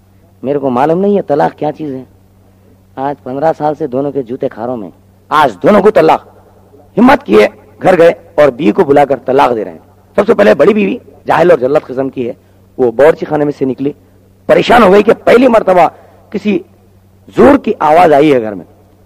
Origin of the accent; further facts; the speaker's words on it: Mumbai, Maharashtra, India; میں بامبے کا رہنے والا ہوں